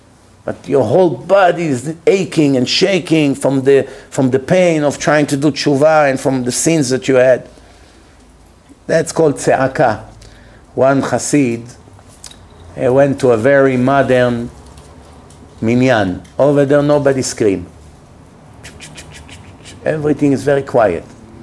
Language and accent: English; Manhattan, New York, United States; I grew up in Manhattan. My parents put me in public school.